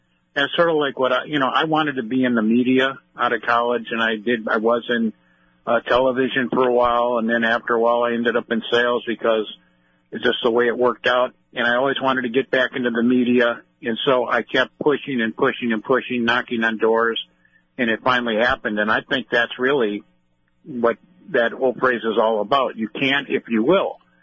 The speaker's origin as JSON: {"language": "English", "town": "Milwaukee", "region": "Wisconsin", "country": "United States", "tie": "born or raised there", "said": "Well, growing up in Milwaukee, the Milwaukee Braves were still around at the time until they moved to Atlanta in 1966."}